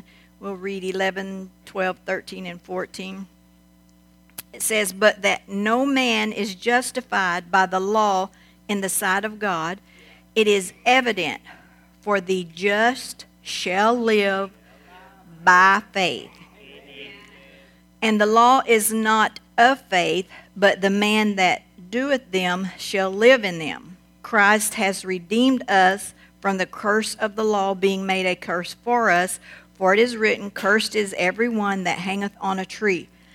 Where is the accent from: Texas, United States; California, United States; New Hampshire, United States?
Texas, United States; Now, when I was young, I was raised in Southeast Texas, and the house we lived in had 3 bedrooms, 8 kids.